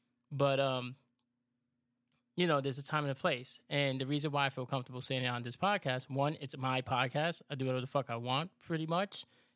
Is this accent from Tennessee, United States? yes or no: no; New York, United States; Two, I grew up in New York. That's how we talk in New York.